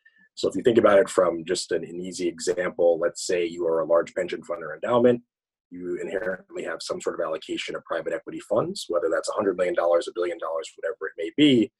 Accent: Philadelphia, Pennsylvania, United States; I'm from Philadelphia. Went down to Morehouse College for 4 years, where I majored in business finance.

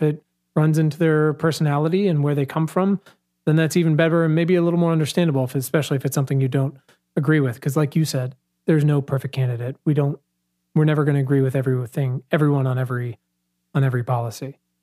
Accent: Virginia, United States; I'm from Virginia. I still spend half the year there.

